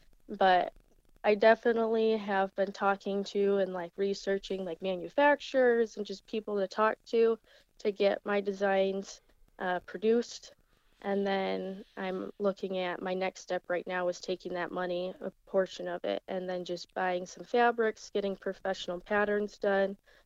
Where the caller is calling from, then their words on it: Michigan, United States; I'm calling from Michigan.